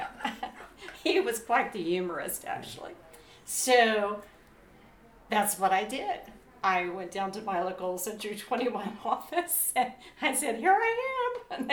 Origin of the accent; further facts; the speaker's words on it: Fort Worth, Texas, United States; also born or lived in Duncan, Oklahoma; I am not. I grew up in Fort Worth. I was born in Duncan, Oklahoma, home of Halliburton.